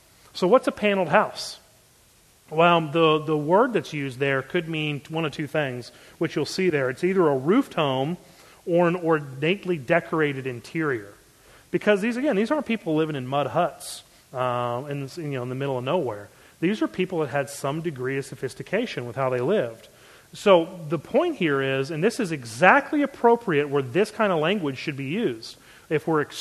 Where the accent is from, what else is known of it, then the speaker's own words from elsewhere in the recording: Baltimore, Maryland, United States; because I grew up around Baltimore, in between Philly, Baltimore, and D.C., I got to play some really cool jazz joints.